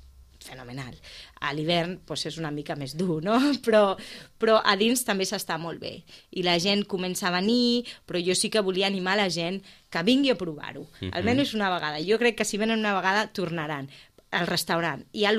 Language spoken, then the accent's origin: Catalan; Sitges, Catalonia, Spain; also born or lived in United States; Jo sóc de Sitges. Jo vaig créixer aquí i vaig estudiar aquí. I llavors me'n vaig anar, i jo volia tornar.